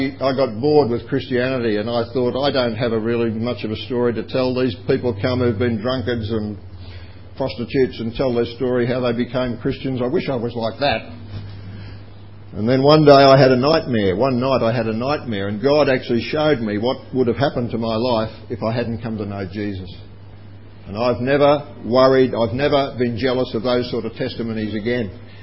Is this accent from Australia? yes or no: yes; Kerang, Victoria, Australia; as I was growing up in Kerrang in northern Victoria